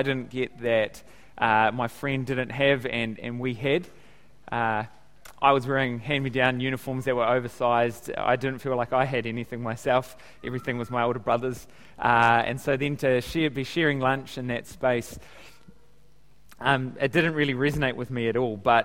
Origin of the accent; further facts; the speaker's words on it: Tauranga, Bay of Plenty, New Zealand; I grew up in Tauranga, in Otamodai.